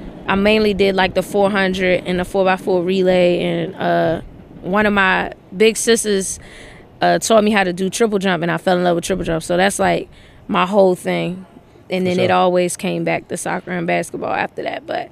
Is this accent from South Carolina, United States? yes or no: no; Maryland, United States; I'm from Maryland, Prince George's County, raised, born and raised.